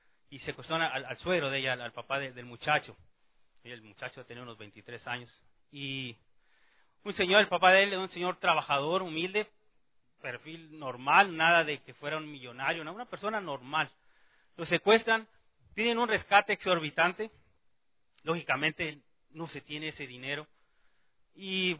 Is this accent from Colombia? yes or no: no; Mexico; por algunos de los hechos que habían pasado allá en mi país, en México.